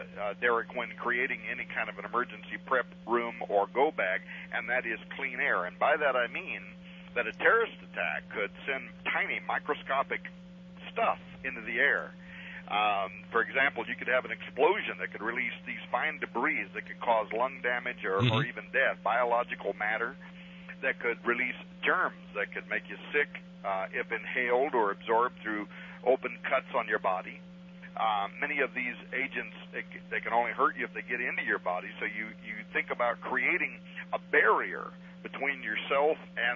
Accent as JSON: {"language": "English", "region": "Arizona", "country": "United States", "tie": "born or raised there", "said": "because I grew up in Arizona, and I was always flabbergasted."}